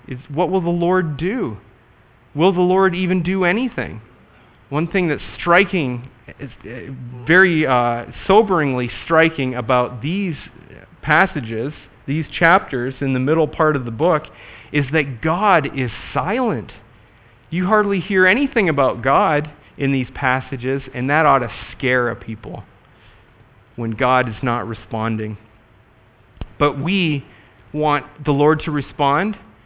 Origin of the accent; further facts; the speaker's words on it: Canada; Now, being Canadian, I am particularly sensitive to these verses because I know how it is.